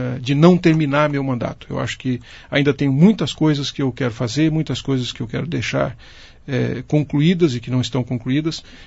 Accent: Maringá, Paraná, Brazil; porque sou do partido, porque sou de Maringá.

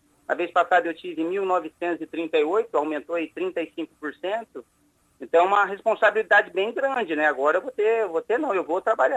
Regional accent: Cianorte, Paraná, Brazil; eu nasci em Cianorte, mas eu fui criado lá no Conjunto João Paulino.

